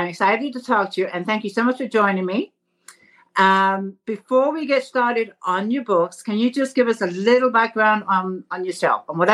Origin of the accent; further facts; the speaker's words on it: England, United Kingdom; accent: English; I have an accent too, because I'm from England. And it's not a thick accent.